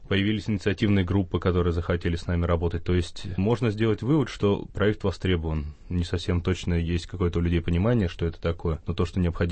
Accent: Republic of Karelia, Russia; Сам я из Карелии, то есть я учился в Петрозаводском университете

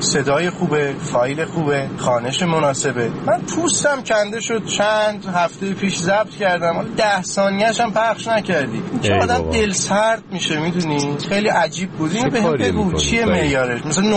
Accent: Tehran, Tehran Province, Iran; الان ساون، ولی بچه تهرانم فعلا.

